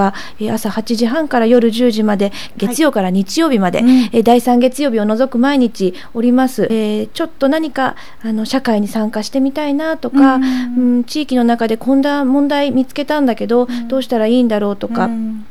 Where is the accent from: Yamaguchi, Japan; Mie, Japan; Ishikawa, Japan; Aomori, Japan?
Mie, Japan; いえ、違います。仕事で初めて調布と関わるようになりました。三重県出身です。